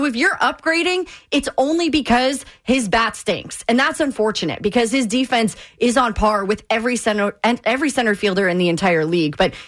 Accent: St. Louis, Missouri, United States; now in New York, United States; I'm just curious, not being from New York, right? I've been here 11 years. I'm from St. Louis.

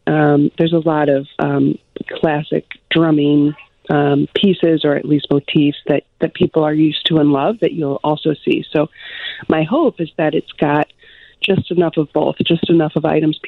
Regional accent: Chicago, Illinois, United States; Well, I've been in Chicago in 3 roles, but I'm from Chicago, and so I was there for 2 years back in 2000, and then moved to New York with Blue Man

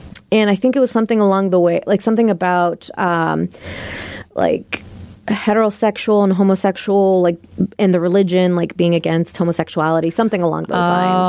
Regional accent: Ireland; Growing up in Ireland, the church is always there.

